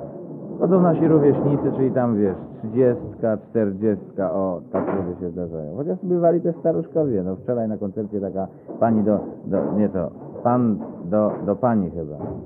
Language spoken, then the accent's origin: Polish; Gdańsk, Pomeranian Voivodeship, Poland; Tylko we trzech jesteśmy z Gdańska.